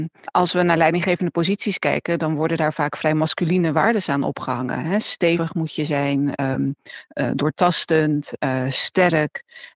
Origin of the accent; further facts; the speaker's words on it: Rotterdam, South Holland, Netherlands; Ik kom van Rotterdam-Zuid. En als ik dan daar het café binnenliep waar ik werkte, nou dan ging ik gewoon zo praten, want zo praat iedereen daar.